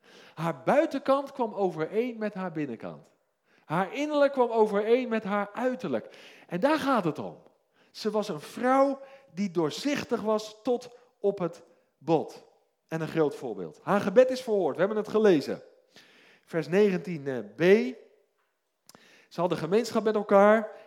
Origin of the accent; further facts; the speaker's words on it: South Holland, Netherlands; born there; Nou, ik ben geboren in het Westland